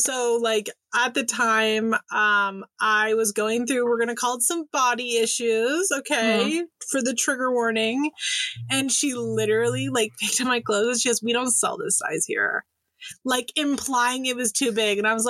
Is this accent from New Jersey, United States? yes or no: no; San Francisco, California, United States; I'm from San Francisco, and there's a Buffalo Exchange on Haight Street in San Francisco